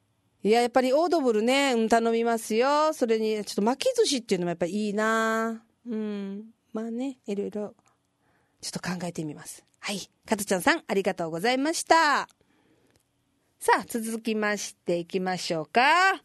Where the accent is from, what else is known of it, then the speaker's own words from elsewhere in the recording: Naruto, Tokushima, Japan; 私の故郷徳島県鳴門市は瀬戸内海沿いで美味しい鯛が取れるので